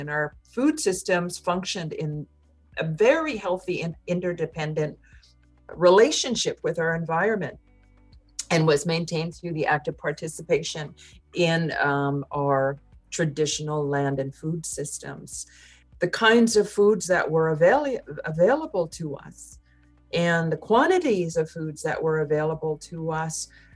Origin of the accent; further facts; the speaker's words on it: British Columbia, Canada; on the west coast of Vancouver Island in British Columbia